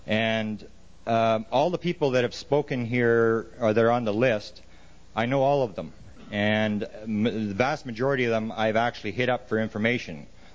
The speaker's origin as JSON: {"language": "English", "country": "Canada", "said": "I'm from Canada, eh? And I'm considered a bit of a traitor in my own country, as I'm quite often in the States."}